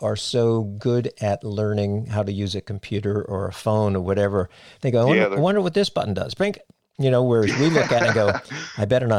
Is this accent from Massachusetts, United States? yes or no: yes; Cape Cod, Massachusetts, United States; now in Frederick, United States; I grew up on Cape Cod, and I owned surf shops before I moved to Frederick.